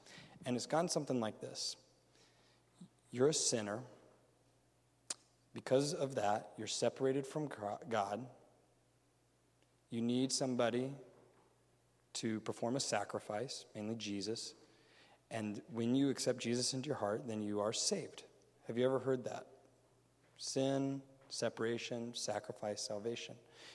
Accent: New York, United States; I'm a New Yorker.

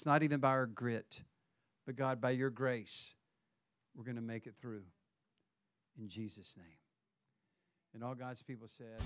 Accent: Southern United States, United States; now in New York City, United States; I'm from the South, where there is sweet tea. And now I'm in New York City.

